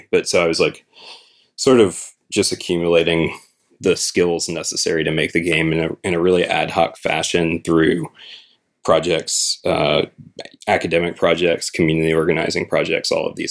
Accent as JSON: {"language": "English", "town": "Norco", "region": "Louisiana", "country": "United States", "tie": "born or raised there", "said": "Yeah, so I'm from Louisiana. I grew up in Norco, Louisiana, which is a small, very industrialized town about 25 minutes upriver from New Orleans."}